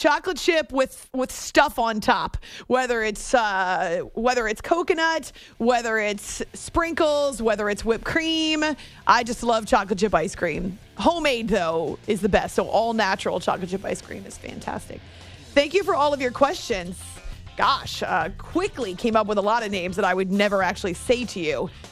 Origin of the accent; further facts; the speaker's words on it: United States; And I know our country's not perfect, but I am an American, and this is always where I will live.